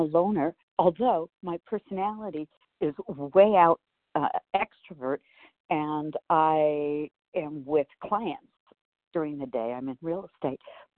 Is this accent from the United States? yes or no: yes; Arizona, United States; Hi, this is … I'm from Arizona, and I am practicing being part of.